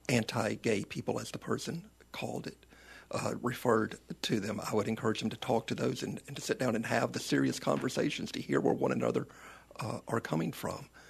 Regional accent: Ruston, Louisiana, United States; Growing up in Ruston, in rural North Louisiana, I did not knowingly know any gay person.

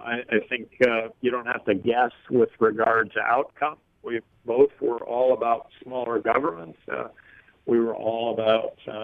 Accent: Aberdeen, South Dakota, United States; Well, I grew up in South Dakota, so I do understand the South Dakota way of life, having been molded by South Dakota, Aberdeen, and was born in North Dakota.

